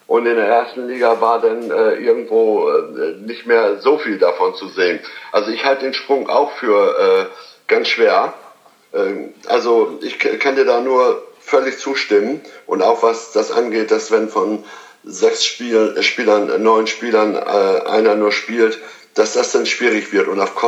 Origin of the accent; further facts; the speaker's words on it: Lower Saxony, Germany; ich als Ostfriese